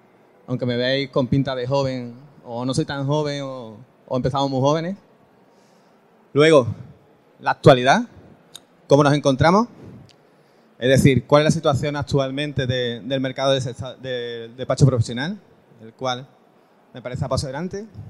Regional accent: Andalusia, Spain; una empresa que creamos hace unos 15 años en Cádiz, el puerto de Santa María. Mi acento me delata, que no soy de Bilbao ni soy de Barcelona.

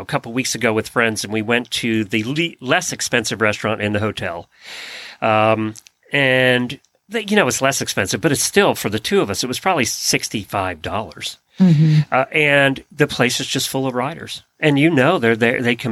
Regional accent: Lancaster County, Pennsylvania, United States; I grew up in Lancaster County.

